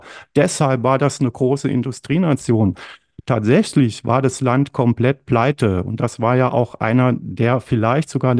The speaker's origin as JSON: {"language": "German", "town": "Saarbrücken", "region": "Saarland", "country": "Germany", "said": "Tag, ich bin aus dem Westen, aus Saarbrücken, ich hätte gern ein Autogramm."}